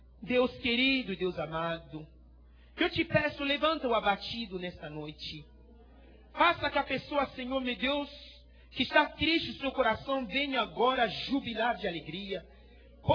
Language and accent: Portuguese; Côte d’Ivoire; Portuguese is a second language; sou da Costa do Marfim. É um país que fica na costa oeste da África. E a língua falada ali é o francês.